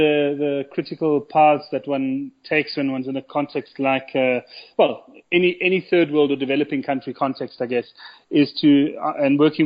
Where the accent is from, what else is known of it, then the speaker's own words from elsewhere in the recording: Johannesburg, Gauteng, South Africa; And I'm born and bred in Johannesburg, and so is Stephen, and like literally live around the corner from where this guy spoke to us.